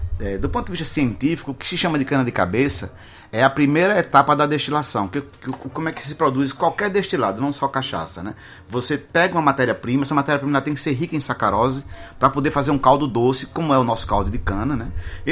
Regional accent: Paraíba, Brazil; não é porque eu sou paraibano, não, que eu tomei no Brasil é produzida na Paraíba

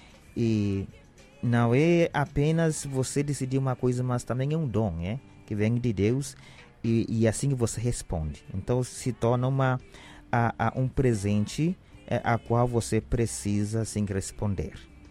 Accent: Kenya; Portuguese is a second language; moved away as an adult; now in Porto Velho, Brazil; Eu sou natural do Quênia, África, da parte leste. Eu sou missionário do Verbo Divino. Já faz mais ou menos 26 anos estou aqui no Brasil

